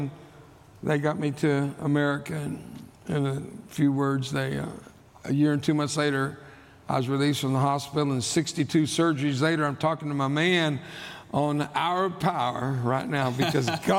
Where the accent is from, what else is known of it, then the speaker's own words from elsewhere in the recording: Texas, United States; first language Spanish; English is a second language; I grew up in South Texas. My mother was perfect health till I was born.